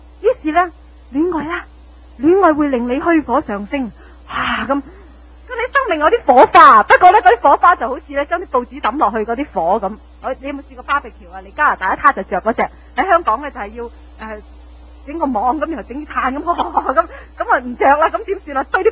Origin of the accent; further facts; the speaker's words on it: Guangdong, China; 我哋广东人叫初初就卿卿我我嘛